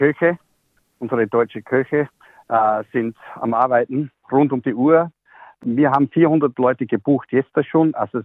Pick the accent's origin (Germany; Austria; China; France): Austria; now in Sydney, Australia; bei jeder Veranstaltung ziehe ich meine Lederhosen an. Ich bin ein stolzer Österreicher.